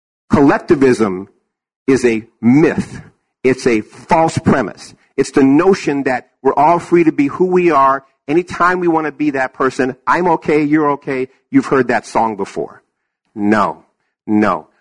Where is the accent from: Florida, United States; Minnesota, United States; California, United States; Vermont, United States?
California, United States; Berkeley; I grew up in Berkeley, right? I grew up in Berkeley. Yeah, I grew up in Berkeley.